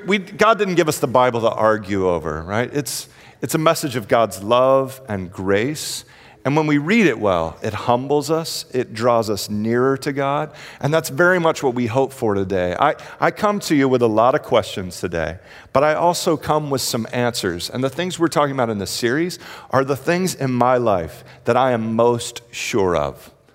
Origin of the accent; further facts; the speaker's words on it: Houston, Texas, United States; Just a little bit about me. I am from Houston.